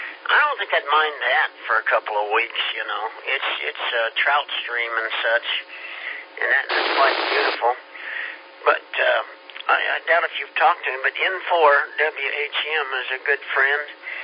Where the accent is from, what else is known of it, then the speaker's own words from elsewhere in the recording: Kansas, United States; I'm from Kansas. That's just not camping to me.